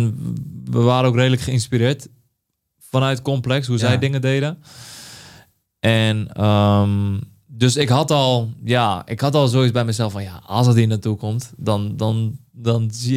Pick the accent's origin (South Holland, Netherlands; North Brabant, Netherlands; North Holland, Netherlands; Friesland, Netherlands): South Holland, Netherlands; Schiedam; also born or lived in Vlaardingen; ik ben opgegroeid in Schiedam, later in Vlaardingen.